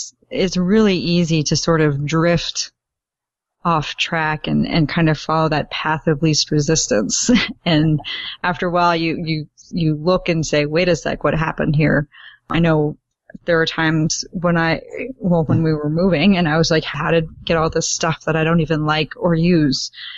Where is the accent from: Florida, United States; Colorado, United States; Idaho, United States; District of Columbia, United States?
Idaho, United States; Idaho Falls; I'm super excited that you're coming to my town, my hometown, Idaho Falls.